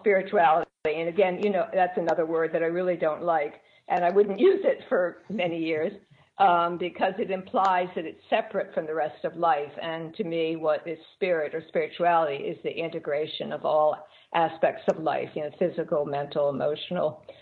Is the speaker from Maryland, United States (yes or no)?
yes; Maryland, United States; because I grew up in Maryland, north of Baltimore on the farm, I go back a lot.